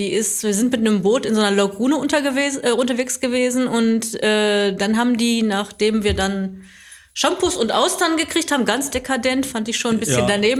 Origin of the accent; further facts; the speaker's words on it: Recklinghausen, North Rhine-Westphalia, Germany; born there; now in Bottrop, Germany; Ich bin Polbürgerin, ich bin aus Recklinghausen gebürtig. Ich musste nur mal zwischendurch ein paar Jahre wegziehen, weil meine Eltern das so wollten. Mhm. Und bin dann aber auch direkt zum Studium wieder nach Recklinghausen zurück.